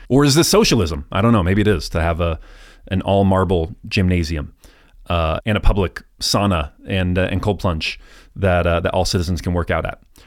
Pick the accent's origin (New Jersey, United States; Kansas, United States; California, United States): California, United States; born there; I am an American, more than an American. I'm a Westerner. You know, I was born in California.